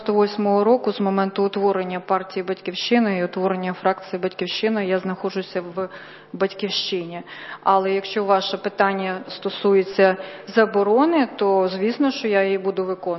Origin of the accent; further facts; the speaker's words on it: Lithuania; now in Ukraine; Народилась в Україні, виросла в Литві, все життя мріяла жити в Україні. Приїхала в Україну, поступила в університет